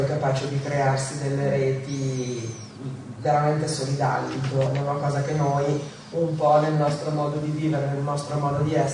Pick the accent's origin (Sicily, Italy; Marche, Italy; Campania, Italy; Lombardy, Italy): Lombardy, Italy; Milan; io sono del Giambellino.